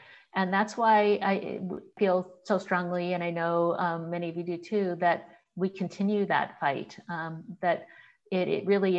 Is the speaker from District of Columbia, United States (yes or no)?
no; Selma, Alabama, United States; born there; But I was born in Selma, Alabama.